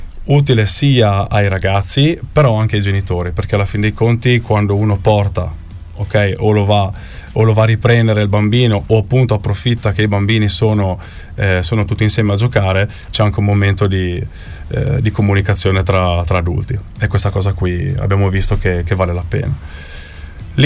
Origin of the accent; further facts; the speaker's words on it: Tolmezzo, Friuli-Venezia Giulia, Italy; Io vengo da Tolmezzo e, ok, sono abituato a vedere tanti bambini